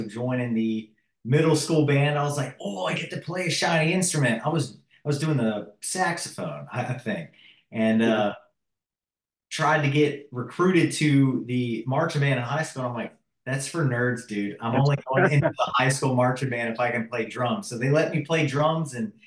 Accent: Charleston, South Carolina, United States; Born and raised in Charleston, actually on James Island. There's not a whole lot of us natives left.

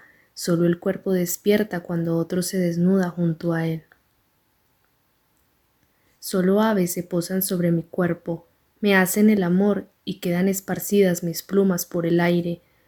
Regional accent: Pereira, Risaralda, Colombia; de Pereira, Colombia.

